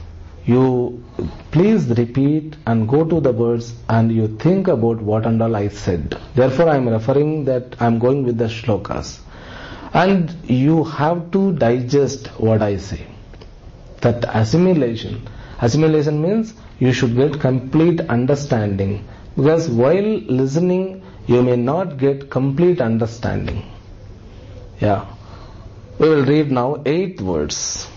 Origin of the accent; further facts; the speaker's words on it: India; English is a second language; Being an Indian, we have to read it.